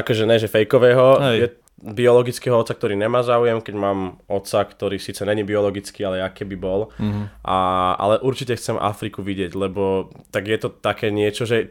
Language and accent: Slovak; Bratislava, Bratislava Region, Slovakia; narodil som sa na Slovensku, no aj na Antolskej, reprezent Petržalka.